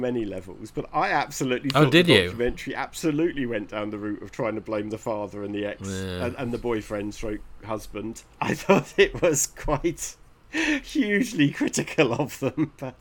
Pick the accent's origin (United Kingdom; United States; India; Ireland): United Kingdom; We as Brits were programmed to hate the Argies